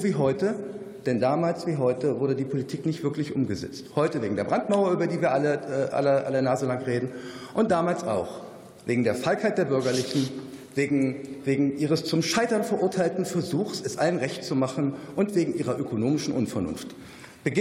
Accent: Berlin, Germany; Ich komme aus Berlin.

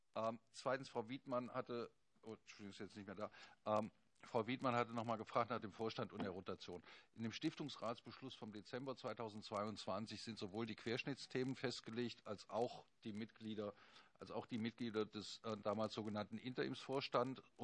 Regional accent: Rhineland, Germany; Sie verzeihen mir als Rheinländer, dass ich mich für genuin inkompetent erkläre.

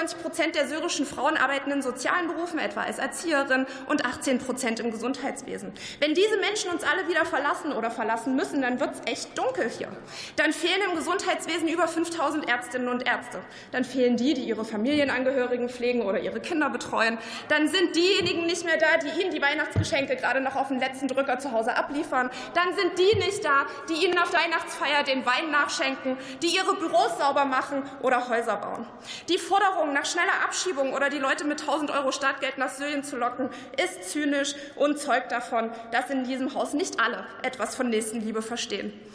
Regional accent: Germany; Für mich als Deutsche mit syrischen Wurzeln bedeutet dieser Moment auch eine Verpflichtung.

